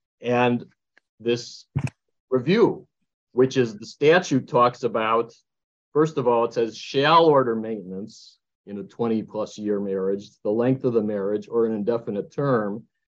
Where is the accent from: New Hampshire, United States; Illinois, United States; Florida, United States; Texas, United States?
Illinois, United States; Chicago; I mean, I admit I'm from Chicago